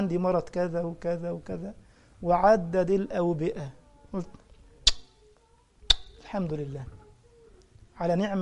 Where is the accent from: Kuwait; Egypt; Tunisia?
Egypt; والله العظيم وقلت لكم من قبل والله اخو ما زلت اقول، كان رجل اعمال كبير جدا عندنا في مصر